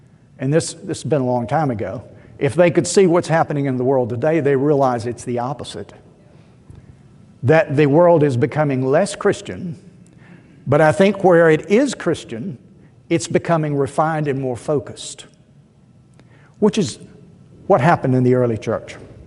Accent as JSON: {"language": "English", "town": "Columbus", "region": "Georgia", "country": "United States", "tie": "born or raised there", "said": "Growing up in Columbus, Georgia, in the early days of television, and waiting to hear my favorite cowboy show come on at 5 in the afternoon. There was only one station in Columbus at the time."}